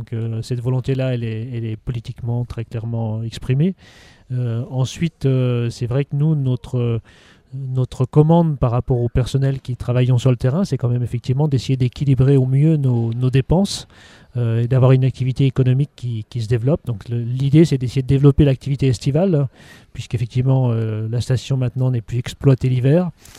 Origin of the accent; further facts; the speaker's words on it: Auvergne-Rhône-Alpes, France; now in Lus-la-Croix-Haute, France; Je suis pas originaire du Diwa, moi je suis originaire de Haute-Savoie, donc de la montagne, mais je suis depuis longtemps habitant et résident sur Luce, la Croix-Haute, donc j'habite là-haut.